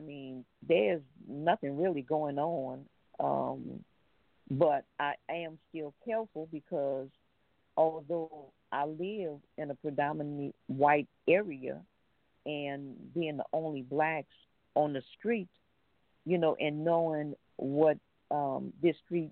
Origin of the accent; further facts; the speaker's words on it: New Orleans, Louisiana, United States; I guess with me, growing up in New Orleans, I've always been aware because we've always had things to happen